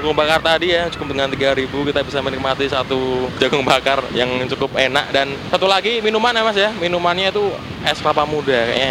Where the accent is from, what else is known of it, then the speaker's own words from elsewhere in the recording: Semarang, Central Java, Indonesia; Satu bis mas, kita datang dari Semarang.